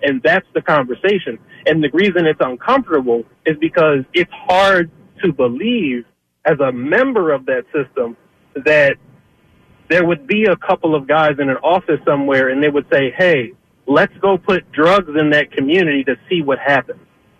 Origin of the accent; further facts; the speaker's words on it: Philadelphia, Pennsylvania, United States; I'm 25 years old, born and raised in Philadelphia. I was born in North Philadelphia.